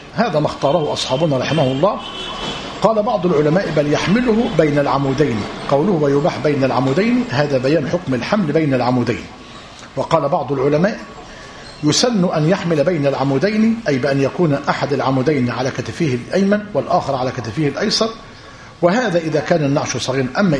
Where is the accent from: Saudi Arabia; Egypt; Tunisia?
Saudi Arabia; Najd; وعندنا في نجد لا يخصصون مصلى الجنائز بل الجنائز يؤتى بها إلى المساجد،